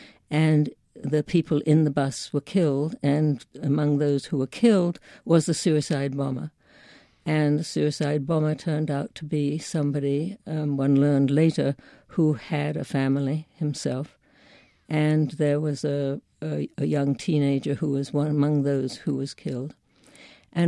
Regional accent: London, United Kingdom; I particularly began writing again poems during when I was growing up in London during the Second World War.

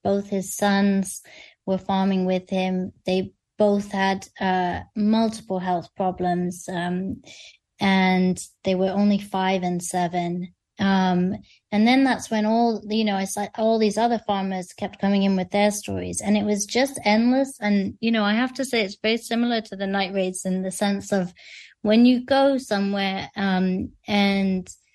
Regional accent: United Kingdom; I'm saying meters because I'm British

